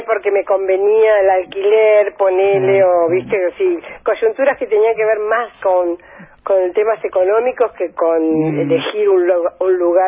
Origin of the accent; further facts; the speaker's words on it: Buenos Aires, Argentina; born there; Mira, nací cerca de Agronomía.